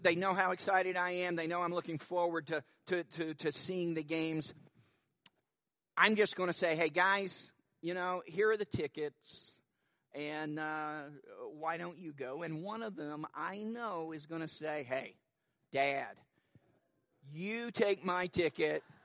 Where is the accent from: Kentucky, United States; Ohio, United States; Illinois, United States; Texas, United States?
Kentucky, United States; Lexington; The 2002 NCAA basketball regional was held in my hometown of Lexington, Kentucky, in Rupp Arena